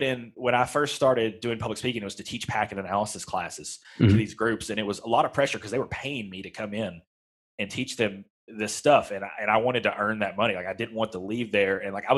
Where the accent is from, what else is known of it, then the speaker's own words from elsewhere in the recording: Kentucky, United States; Like I'm a kid from West Kentucky